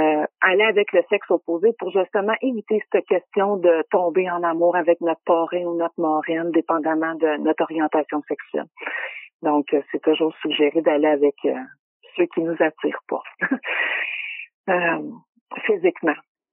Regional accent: Quebec, Canada; moi je viens de la Rive-Sud

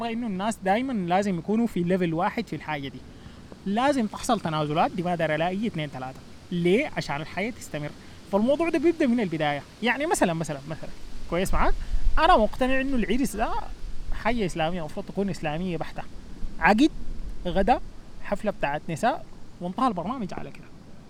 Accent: Sudan; انا شايف انه الموضوع ده عندنا في السودان احنا فرض على الام فرض على زوجها

